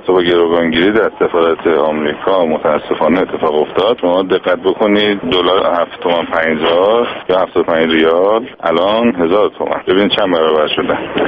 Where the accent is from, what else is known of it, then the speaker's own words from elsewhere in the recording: Iran; به عنوان یک ایرانی پوزش میخوام